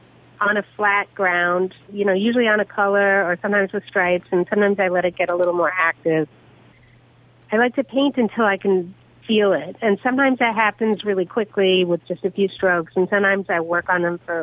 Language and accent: English; Ithaca, New York, United States; I was raised in Ithaca, New York. It's a beautiful area